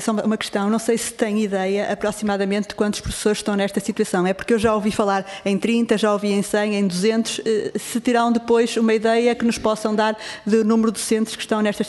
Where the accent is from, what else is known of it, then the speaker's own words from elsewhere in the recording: Ponte da Barca, Viana do Castelo, Portugal; são quase todos meus conterrâneos, vizinhos, de Arcos de Valdeverde, de Vila Verde, eu sou de Ponta Barca, portanto, somos todos ali, quase todos do Alto Minho.